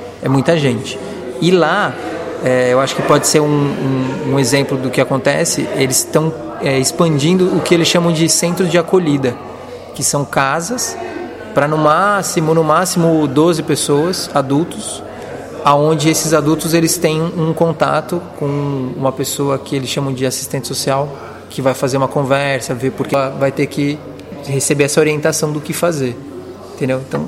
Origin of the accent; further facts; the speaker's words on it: São Paulo, Brazil; Olha, eu sou de São Paulo.